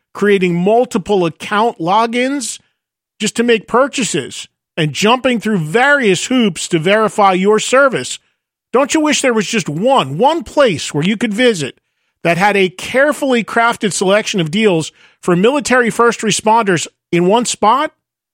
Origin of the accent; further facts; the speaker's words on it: New Jersey, United States; But in my home state of New Jersey, it is possible for most people to get the vaccine